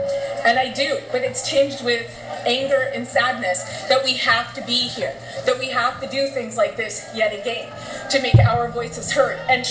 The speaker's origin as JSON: {"language": "English", "town": "Musqueam", "region": "British Columbia", "country": "Canada", "said": "I am from Musqueam."}